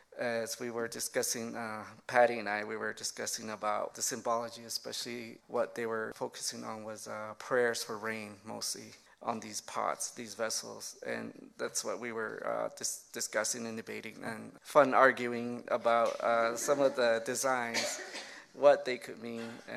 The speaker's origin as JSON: {"language": "English", "town": "Zuni Pueblo", "region": "New Mexico", "country": "United States", "tie": "born or raised there", "said": "I come from the Pueblo of Zuni. I've been a resident there all my life."}